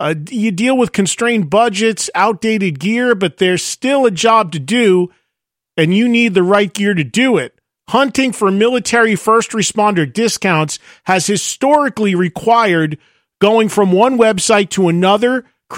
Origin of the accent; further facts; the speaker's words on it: New Jersey, United States; But in my home state of New Jersey, it is possible for most people to get the vaccine